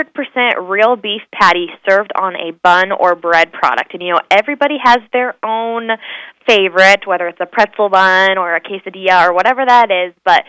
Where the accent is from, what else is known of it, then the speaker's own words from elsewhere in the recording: Albia, Iowa, United States; I probably have to give a shout-out to my hometown in Albia